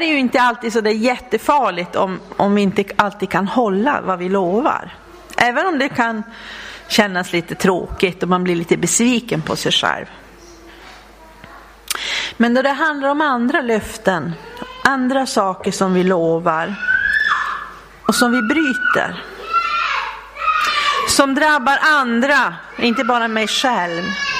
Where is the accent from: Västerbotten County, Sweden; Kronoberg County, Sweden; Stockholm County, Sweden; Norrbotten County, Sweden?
Norrbotten County, Sweden; Vidsel; also born or lived in Luleå; Då bodde vi i Luleå. Nu bor vi i Älvsbyn. Ja. Det känns jättehärligt. Och jag kommer ju från Vidsel.